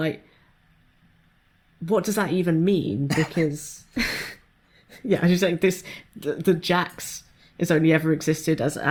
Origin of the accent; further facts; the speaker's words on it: United Kingdom; I think as British millennials, it's just very, it's very in there for us.